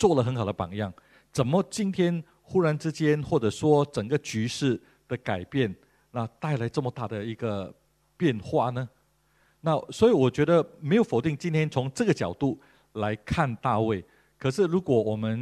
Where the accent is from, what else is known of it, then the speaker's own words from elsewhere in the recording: Malaysia; moved away; 我原本是马来西亚人，但是我想要来新加坡